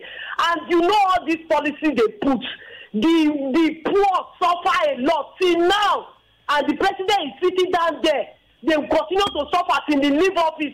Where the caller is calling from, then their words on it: Lagos, Nigeria; calling from Lagos.